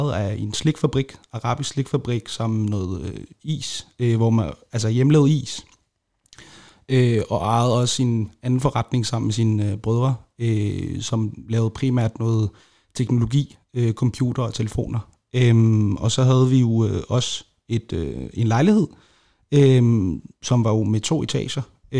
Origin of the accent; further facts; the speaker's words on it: Aleppo, Aleppo Governorate, Syria; now in Denmark; jeg er en ung syrisk kurder, faktisk fra Aleppo. Jeg er født og opvokset i Aleppo. Og den by, den er jo op på 5,5 millioner mennesker.